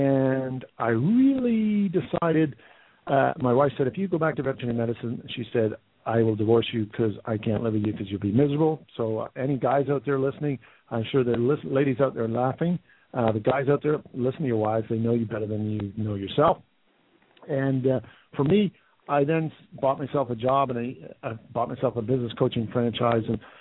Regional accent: Canada; moved away as an adult; now in United Kingdom; albeit I'm living in Scotland, I'm actually Canadian by background, but through me joining the British Army as an officer, as a veterinarian, that's what sort of planted me here

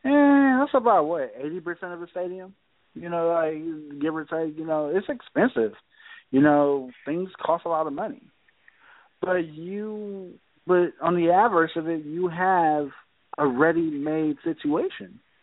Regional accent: Los Angeles, California, United States; You know, there's finally a team back in my hometown, and I can easily get to the game.

